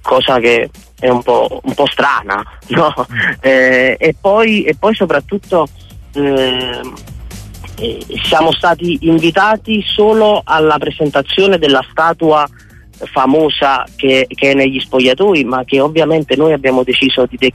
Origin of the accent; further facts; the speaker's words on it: Naples, Campania, Italy; Io sono napoletano, sono nato e cresciuto qua